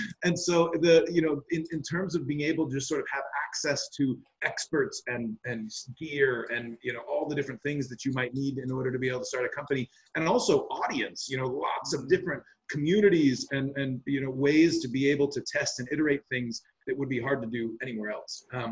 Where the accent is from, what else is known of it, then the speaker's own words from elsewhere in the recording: California, United States; So I grew up in Silicon Valley and was up there for 20 years before coming down here with a brief stint in Colorado. And, you're raised in Northern California to hate it down here.